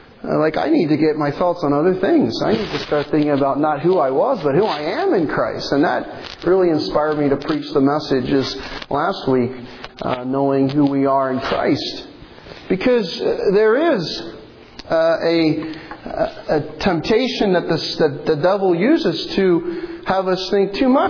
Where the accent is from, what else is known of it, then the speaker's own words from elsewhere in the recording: New Jersey, United States; moved away; when I went back to the States to visit my hometown in New Jersey.